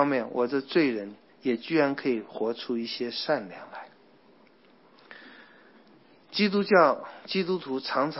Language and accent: Chinese; Taiwan; 我觉得我们台湾的人也很悲惨